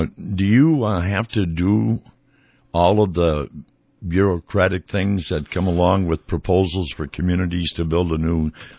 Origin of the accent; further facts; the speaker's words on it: St. Paul, Minnesota, United States; I'm from St. Paul.